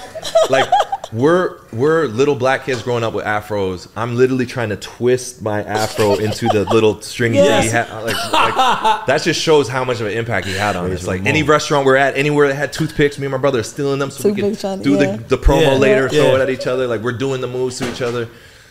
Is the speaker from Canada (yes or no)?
yes; Toronto, Ontario, Canada; And I grew up in Toronto, and I grew up in a hockey family. I was playing hockey at 2-3 years old.